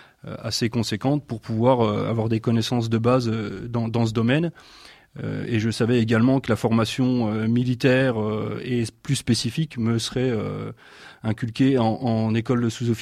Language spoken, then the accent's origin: French; Grand Est, France; Mon arrivée à Commercy est un choix personnel, puisqu'étant originaire de Meurthe-et-Moselle, je voulais me rapprocher de la Lorraine, qui est donc ma région natale.